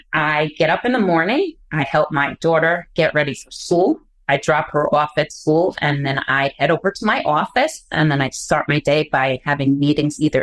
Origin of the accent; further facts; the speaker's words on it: Bronx, New York, United States; I'm born and raised in the Bronx.